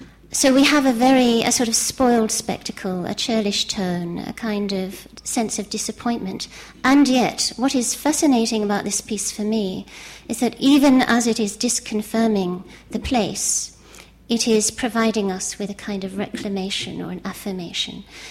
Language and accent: English; Australia; since I'm the Australian on the panel